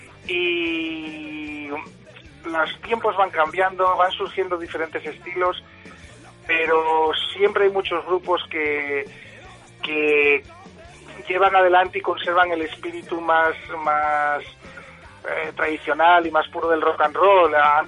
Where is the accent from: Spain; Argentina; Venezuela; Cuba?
Spain; Asturias; Nosotros dentro de Asturias somos de una zona de la cuenca minera que tiene también su particularidad a la hora de hablar de determinados vocablos.